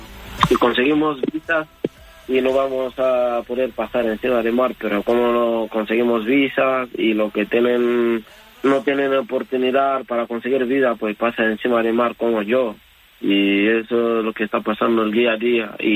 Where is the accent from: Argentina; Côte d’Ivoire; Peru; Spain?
Côte d’Ivoire; Marfil, pues hay muchas ligas, hay muchos campeonatos ahí. Y encima, el año que viene, en enero, se jugará en mi país y a ver si tengo oportunidad de volver ahí a ver este partido.